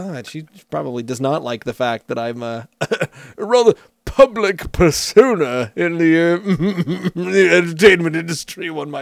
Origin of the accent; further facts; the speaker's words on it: Nova Scotia, Canada; born there; I was born in Nova Scotia with Scottish parents, so my vocabulary and the words I use are so wrong.